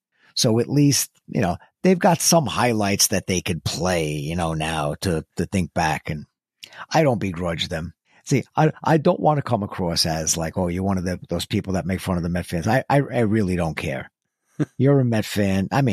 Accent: New York City, New York, United States; No, basically, now I grew up in Greenwich Village, Little Italy and whatnot. That was Yankee land.

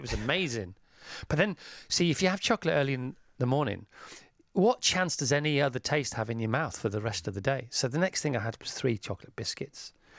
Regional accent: Oban, Scotland, United Kingdom; now in Bradford, United Kingdom; My amazing fiancé, Jonathan, and I are travelling up from Bradford to Oban, Scotland today, my hometown, to get married on Saturday.

